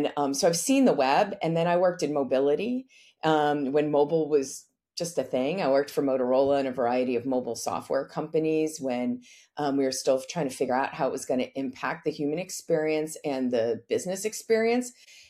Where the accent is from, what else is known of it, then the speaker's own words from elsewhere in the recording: New Hampshire, United States; now in Washington D.C., United States; I grew up in New Hampshire.